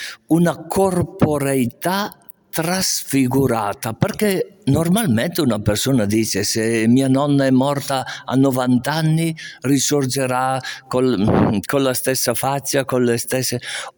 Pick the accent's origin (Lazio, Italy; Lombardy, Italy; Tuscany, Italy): Lombardy, Italy; Castenedolo; mentre andavo al cimitero del mio paese, Castenedolo